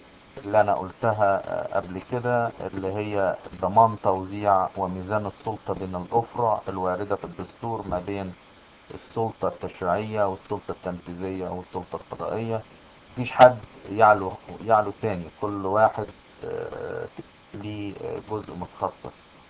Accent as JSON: {"language": "Arabic", "country": "Egypt", "said": "الكونجرس اللي هو زي البرلمان عندنا في مصر"}